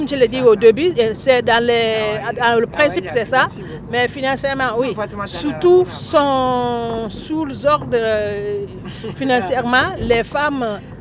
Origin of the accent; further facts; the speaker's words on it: Guinea; now in France; Je vis en France, mais je suis guinéenne d'origine.